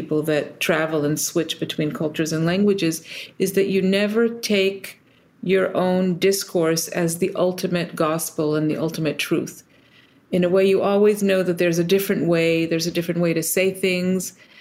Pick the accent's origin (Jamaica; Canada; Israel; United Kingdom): Israel; moved away as an adult; now in United States; I was born in the States and then moved to Israel as a kid and then lived in a few other places, and then ultimately came back to the States for grad school.